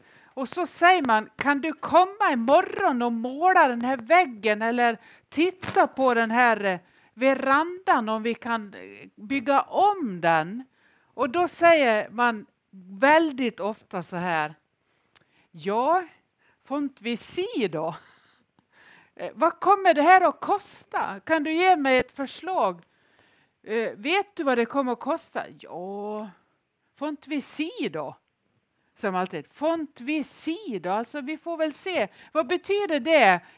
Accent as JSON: {"language": "Swedish", "town": "Nås", "region": "Dalarna County", "country": "Sweden", "tie": "born or raised there", "said": "Jag är uppvuxen i Nås i Västerdalarna och där har jag varit några dagar nu."}